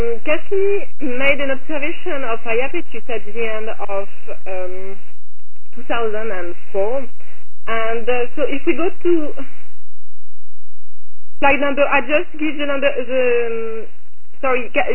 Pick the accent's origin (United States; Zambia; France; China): France; Oh, I'm from France.